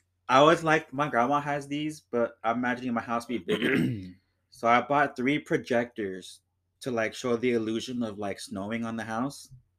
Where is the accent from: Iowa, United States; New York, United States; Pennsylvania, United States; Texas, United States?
Texas, United States; Houston; also born or lived in Pasadena / Kingsville; I never experienced snow that much in my life growing up in Texas, Houston, Pasadena, Kingsville, I think overall I experienced it like three times.